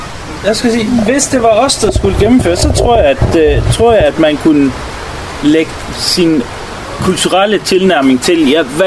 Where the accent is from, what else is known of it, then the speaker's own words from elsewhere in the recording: Norway; now in Denmark; Så tænker jeg, nu kommer jeg fra Norge.